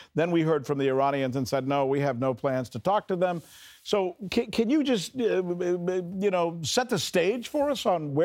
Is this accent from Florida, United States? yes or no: yes; Miami, Florida, United States; But, you know, I'm from Miami, where all us cube steaks live.